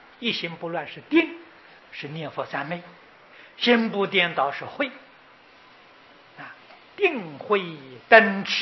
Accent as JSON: {"language": "Chinese", "country": "China", "said": "我们中国人俗话说啊，三人同心，其利断金啊"}